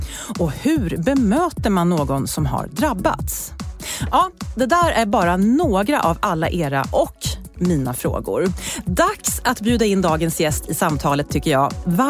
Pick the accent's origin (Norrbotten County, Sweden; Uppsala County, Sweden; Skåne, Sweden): Uppsala County, Sweden; Uppsala; jag är ju född och uppvuxen i Uppsala.